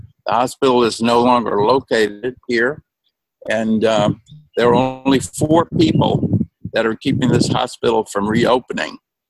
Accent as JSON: {"language": "English", "region": "Alabama", "country": "United States", "tie": "born or raised there", "said": "Growing up in Alabama, Daddy in the Ku Klux Klan, Granddaddy in the Ku Klux Klan, I was very lucky to go to our church school in Montgomery, Alabama"}